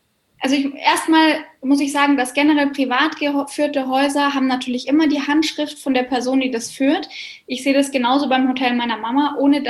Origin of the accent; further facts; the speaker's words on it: Bavaria, Germany; In Deutschland, also bei uns in Bayern sind wir ja gar nicht am Meer.